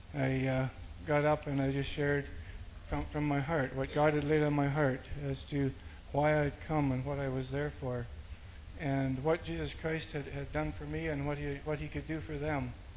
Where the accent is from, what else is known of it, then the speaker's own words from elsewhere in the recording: Canada; from Canada. And that was basically all I said.